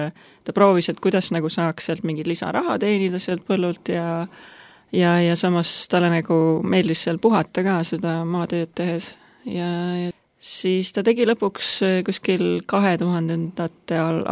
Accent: Tallinn, Harju County, Estonia; Mina olen Tallinnas pärit, siin nagu üles kasvanud ja praktiliselt kogu eluga elanud siin. Käisin sageli ka maakodus, mis on Rabivere külas, seal Kohila Rapla vahel.

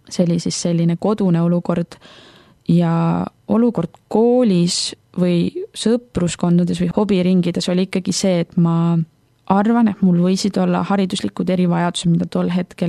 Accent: Viljandi, Viljandi County, Estonia; now in Tartu, Estonia; me just kolisime Tallinnast Tartusse. Muidu ma olen viljandlane

